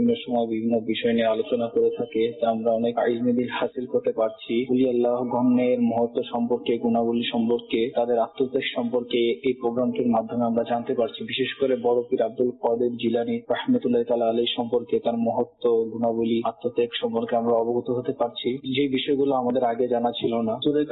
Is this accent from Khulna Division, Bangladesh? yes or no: yes; Magura, Khulna Division, Bangladesh; আমার বাড়ি হচ্ছে মাগুরাতে।